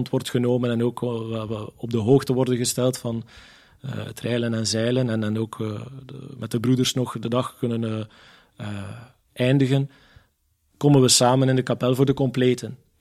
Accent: Sint-Maria-Oudenhove, East Flanders, Belgium; also born or lived in Zottegem; En laat dat nu net mijn geboortestad zijn, in de kerk. Het was niet mijn parochiekerk, want ik was van een dorp. Sint Maria Oudenhoven, Sint Maria, gehoort het al.

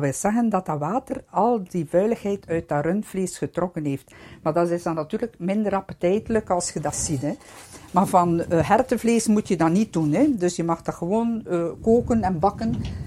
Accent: Flanders, Belgium; Maar ja, wij als Vlamingen, wij denken altijd, we moeten nog een beetje meer doen.

